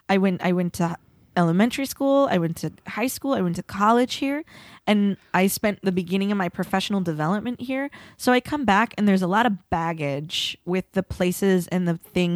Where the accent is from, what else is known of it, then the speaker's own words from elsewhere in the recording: St. Paul, Minnesota, United States; my mom gets mad because I grew up in St. Paul.